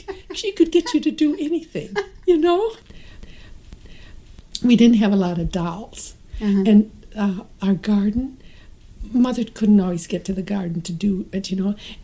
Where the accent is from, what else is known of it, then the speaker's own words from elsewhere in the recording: Iowa, United States; I grew up in Iowa. There were 30 in our high school.